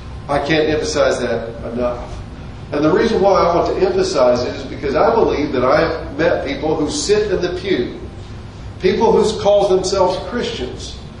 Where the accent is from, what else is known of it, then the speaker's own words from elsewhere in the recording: Oklahoma, United States; also born or lived in Colorado; And I'll say, well, not really. We're from Colorado. But before that, I was raised in Oklahoma.